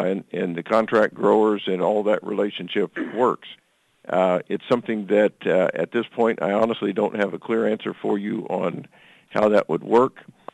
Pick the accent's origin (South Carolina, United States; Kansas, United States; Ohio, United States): Kansas, United States; I grew up in Southwest Kansas, and we deal a lot with, you know, my granddad and dad grew grain sorghum